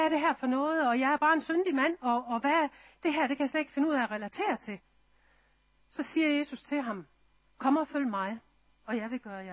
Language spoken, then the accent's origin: Danish; Central Denmark Region, Denmark; Jeg er vokset op inde i Midt Vestjylland